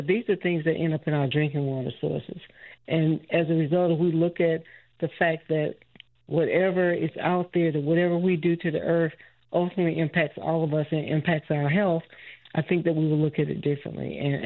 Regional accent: the South, United States; because I grew up black in the South during the civil rights movement.

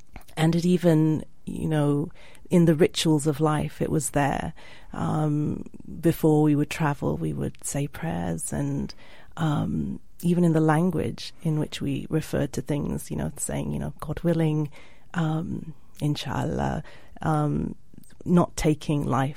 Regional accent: Jos, Plateau, Nigeria; I grew up in the north of Nigeria in a place called Jos

